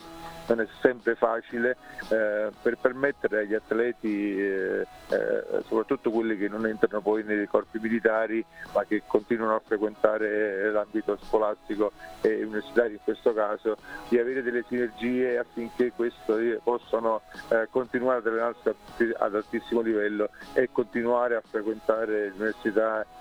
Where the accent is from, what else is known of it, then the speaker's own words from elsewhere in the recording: Naples, Campania, Italy; quindi da buon napoletano scaramantico non la dico